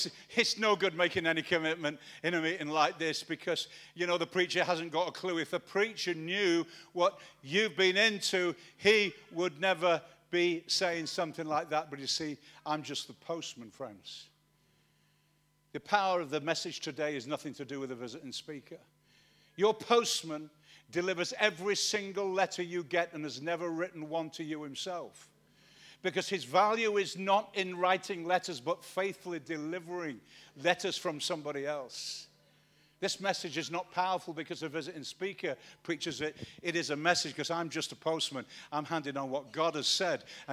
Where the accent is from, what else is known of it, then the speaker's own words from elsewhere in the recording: Manchester, North West England, United Kingdom; You know, when I was a little kid in Manchester, and I was growing up in Manchester